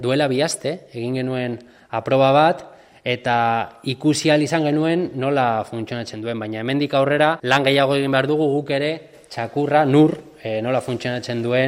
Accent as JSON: {"language": "Basque", "town": "Karrantza", "region": "Basque Country", "country": "Spain", "said": "ondo ezagutzen dugu Karrantza, zeren Karrantzakoak gara"}